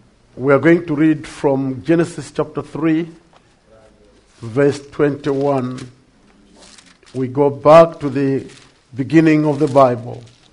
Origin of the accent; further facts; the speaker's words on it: Zimbabwe; I grew up in Zimbabwe.